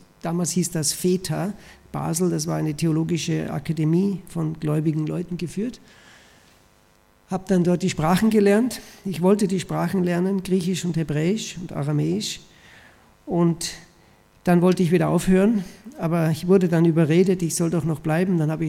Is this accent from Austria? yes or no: yes; Austria; Ich bin aus Österreich.